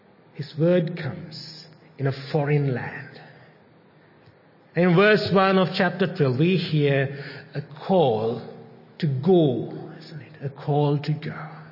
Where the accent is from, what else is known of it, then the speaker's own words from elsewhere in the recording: Sri Lanka; now in Australia; Although we were born and raised in Sri Lanka, we pretty much call Australia home.